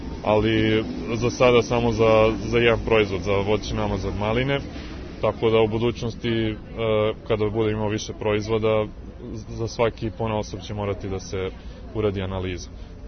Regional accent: Belgrade, Serbia; Rođen sam i živim u Beogradu, ali sam pretprošle godine nasledio dedino imanje nadomak Ivanjice

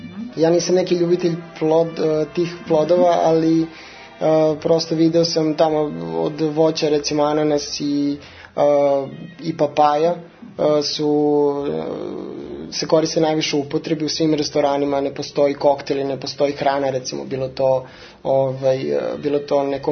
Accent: Serbia; Da, ljudi, ja kao neki Srbin, jel?

